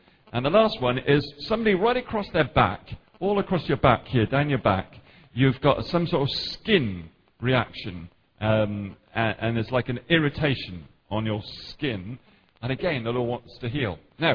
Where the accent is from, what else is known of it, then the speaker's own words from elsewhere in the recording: Henley-on-Thames, South East England, United Kingdom; Hello there … I'm from Henley-on-Thames, pastor of a Baptist church there